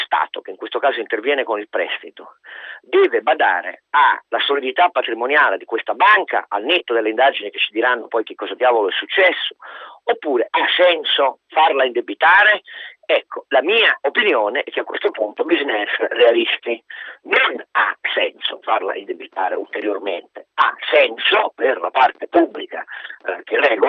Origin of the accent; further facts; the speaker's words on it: Turin, Piedmont, Italy; io sono torinese